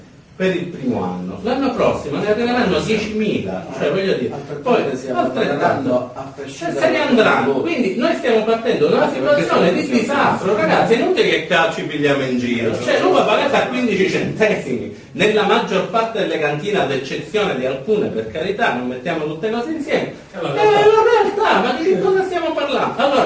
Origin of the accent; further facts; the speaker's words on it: Sicily, Italy; noi abbiamo il vizio da siciliani di pensare che le cose siano immutabili